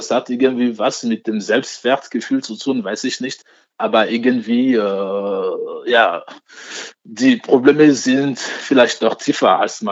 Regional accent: Togo; Ich komme aus Togo.

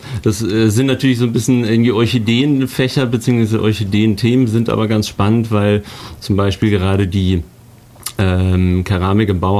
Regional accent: Karlsruhe, Baden-Württemberg, Germany; ich bin ursprünglich aus Karlsruhe, bin dort aufgewachsen, zur Schule gegangen, habe mein Zivi dort gemacht und habe sogar noch begonnen zu studieren dort an dem heutigen KIT.

